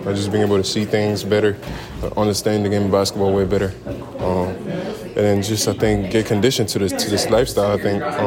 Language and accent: English; Belgium; now in United States; I'm a rookie. I'm from Belgium. I'm not used to this environment.